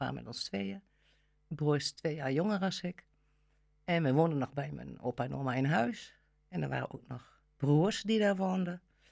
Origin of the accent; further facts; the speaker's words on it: Helmond, North Brabant, Netherlands; born there; ik ben geboren in Helmond. Brabant. En dat is een textielstad, eigenlijk hoofdzakelijk. En mijn ouders werkten allebei in de textiel.